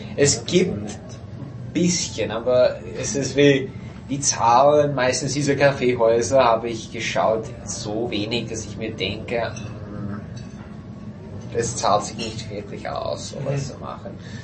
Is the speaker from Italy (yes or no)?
no; United States; German is a second language; Fall, dass ich bin Amerikaner, aber ich habe nur reine russische Klavierschule.